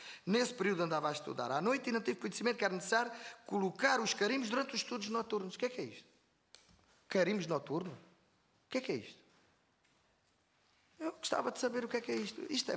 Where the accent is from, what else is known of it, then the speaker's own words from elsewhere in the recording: Faro, Algarve, Portugal; also born or lived in Fuzeta / Olhão; no meu Algarve, na minha terra, que eu sou da Fuzeta, nasci na Fuzeta, fui criado em Faro e em Olhão, da minha zona de infância